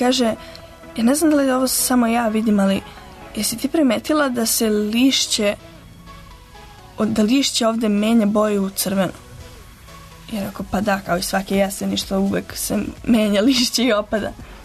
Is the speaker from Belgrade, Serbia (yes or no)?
yes; Belgrade, Serbia; kako ću ja živati u Beogradu kao jedna Beograđanka u kojoj sam, u gradu u kojem sam odrasla.